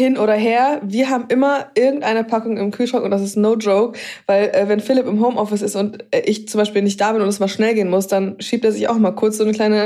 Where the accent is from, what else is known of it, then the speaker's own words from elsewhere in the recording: Baden-Württemberg, Germany; born there; im Herzen bin ich eine kleine Schwäbin, gell? Ich bin ja im Schwarzwald geboren.